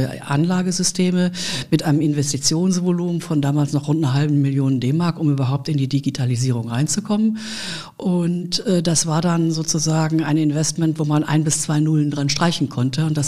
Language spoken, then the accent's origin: German; Düsseldorf, North Rhine-Westphalia, Germany; also born or lived in Berlin; Nein, ich bin geboren in Berlin, aber ich bin in Düsseldorf aufgewachsen.